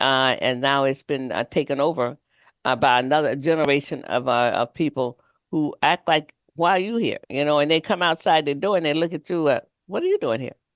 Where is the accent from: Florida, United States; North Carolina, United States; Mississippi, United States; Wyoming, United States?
Florida, United States; Growing up in Florida, I knew what the sun feels like, and I know what it feels like to wake up with the sun.